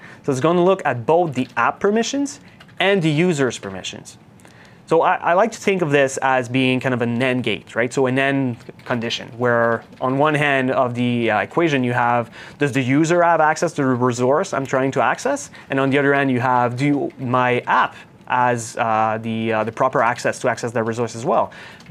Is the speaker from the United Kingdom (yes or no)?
no; Canada; you guys can probably tell, right, that I'm Canadian, so you hear those hey at the end of every sentence, right?